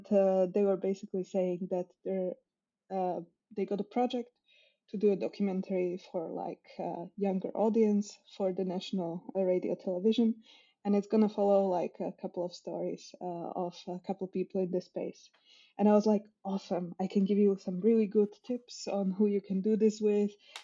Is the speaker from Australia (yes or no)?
no; Slovakia; now in Denmark; So I'm from Slovakia, and I ended up in Denmark.